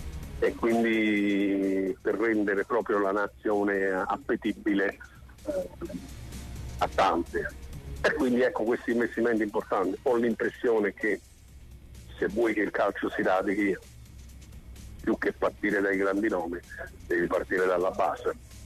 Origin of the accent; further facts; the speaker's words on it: Southern Italy, Italy; noi siamo terroni del sud. E quindi siamo per antonomasia pastari.